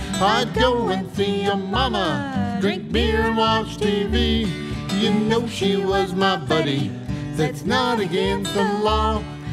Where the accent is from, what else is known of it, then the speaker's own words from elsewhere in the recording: Gatlinburg, Tennessee, United States; We play a lot in the Carolinas, and we're sort of from East Tennessee.